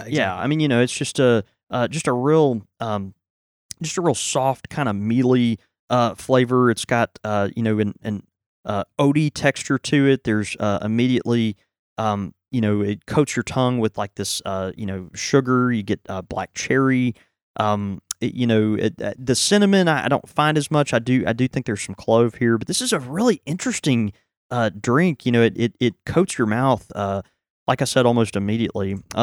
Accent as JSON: {"language": "English", "town": "Houston", "region": "Texas", "country": "United States", "tie": "born there", "said": "Have I ever told you I was born in Houston?"}